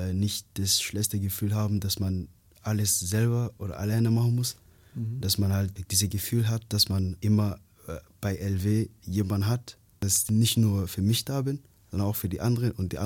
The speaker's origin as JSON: {"language": "German", "country": "Gambia", "first_language": "Gambian", "second_language": "German", "lives_now": "Germany", "said": "Bei mir Gambianisch."}